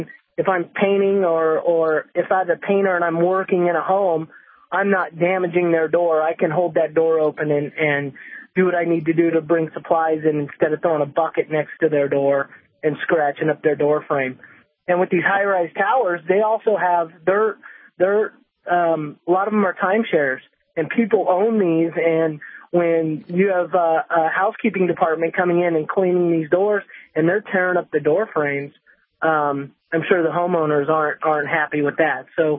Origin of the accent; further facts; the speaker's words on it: Las Vegas, Nevada, United States; I grew up here in Las Vegas, so I've been around the hotel industry all my life.